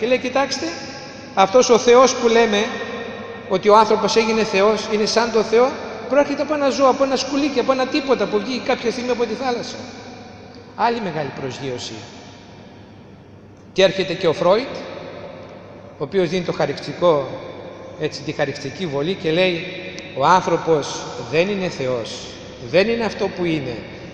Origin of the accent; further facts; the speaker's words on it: Macedonia, Greece; Εμείς γεννηθήκαμε, μεγαλώσαμε στην Ελλάδα, ποτιστήκαμε με τη διδασκαλία της Ελλάδος και αυτά πιστεύουμε, αυτά πρεσβεύουμε. Και αν κάποιος μας πει ότι παραδείγματος χάρη δεν είμαστε Μακεδόνες, ούτε αλίμονο.